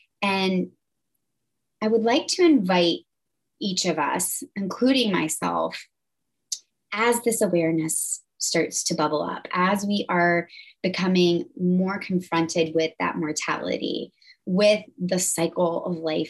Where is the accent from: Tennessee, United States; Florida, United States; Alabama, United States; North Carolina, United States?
North Carolina, United States; Boone; We're from Boone, North Carolina. We all grew up in this town together.